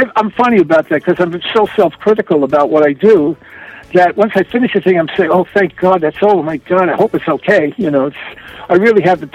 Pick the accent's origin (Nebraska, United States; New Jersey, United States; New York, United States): New York, United States; Farmingdale; also born or lived in Brooklyn; I was born in Brooklyn originally, and then I moved out to Farmingdale, Long Island, where I became fascinated by my high school band